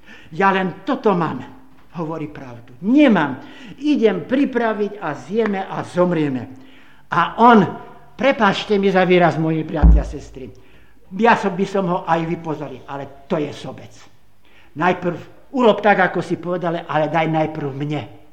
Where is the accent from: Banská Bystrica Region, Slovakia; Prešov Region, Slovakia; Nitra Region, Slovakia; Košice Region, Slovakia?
Košice Region, Slovakia; Michalovce; ale to už je takých 5-6 rokov u nás doma v Michalovciach